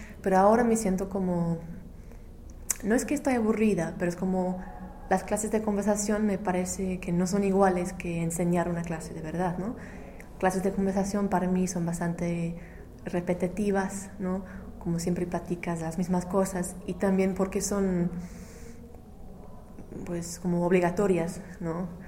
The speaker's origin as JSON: {"language": "Spanish", "region": "England", "country": "United Kingdom", "second_language": "Spanish", "lives_now": "Mexico", "said": "Y si son mexicanos, saben que soy inglesa y pues hablan más lento, se explica algo."}